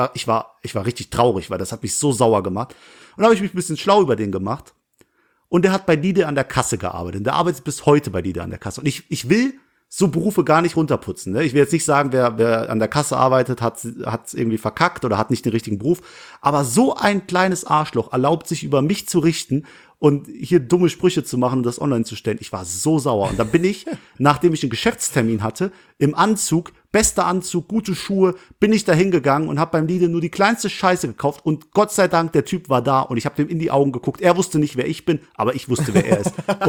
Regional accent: Langweiler, Germany; das berühmte Palacio Granada bei uns um die Ecke, in Nähe Langweiler, wo ich herkomme.

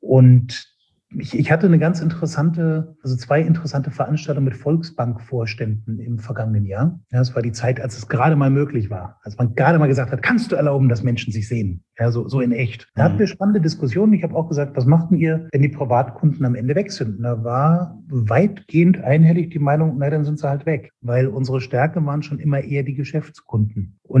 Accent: Hamburg, Germany; ich war jetzt ein paar Tage in Hamburg, meiner alten Heimatstadt.

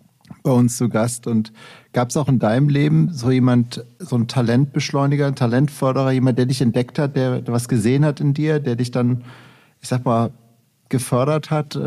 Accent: Rhineland, Germany; Ganz kurz als Rheinländer gefragt, was ist ein Schäufele?

